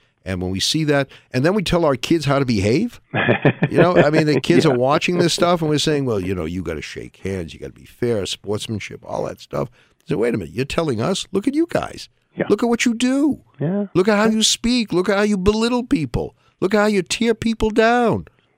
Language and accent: English; Massachusetts, United States; And I should mention, Reverend, that Speaker is from Massachusetts, my home state.